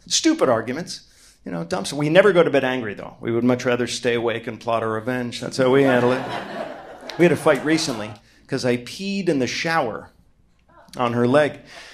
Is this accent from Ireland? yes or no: yes; Ireland; I'm Irish.